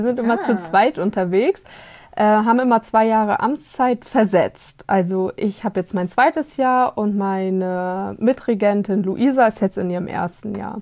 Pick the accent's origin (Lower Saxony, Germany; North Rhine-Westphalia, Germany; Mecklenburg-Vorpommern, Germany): Mecklenburg-Vorpommern, Germany; Ursprünglich komme ich von der Ostsee aus Mecklenburg.